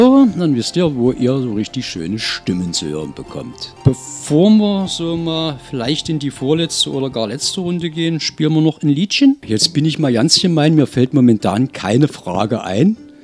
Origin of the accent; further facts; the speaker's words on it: Saxony, Germany; Als Sachse ja Schenkenberg oder Kaffee und Kaffee ist immer so schön, ja.